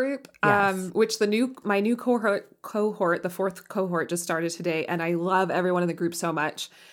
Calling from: Paris, Île-de-France, France; I'm joining from Paris. Hi, everyone.

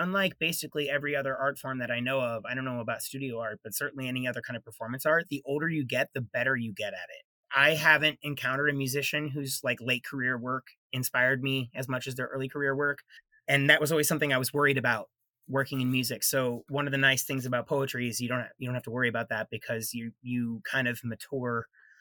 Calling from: New York City, New York, United States; I'm dialing in from New York City today.

